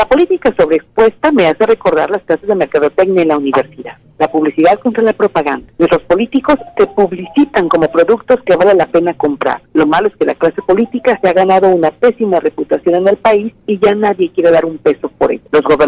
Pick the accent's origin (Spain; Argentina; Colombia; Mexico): Mexico; como muchos mexicanos, estoy inmersa en el cúmulo de información que se genera en este tiempo electoral.